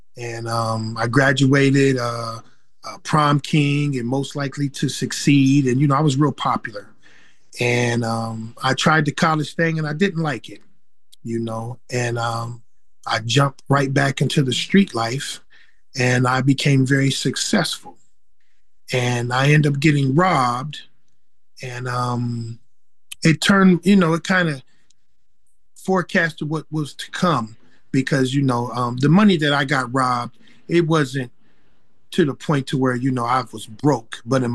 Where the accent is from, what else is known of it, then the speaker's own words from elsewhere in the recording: Columbus, Ohio, United States; Okay, well … I am born and raised in Columbus, Ohio. I come from a two-parent home.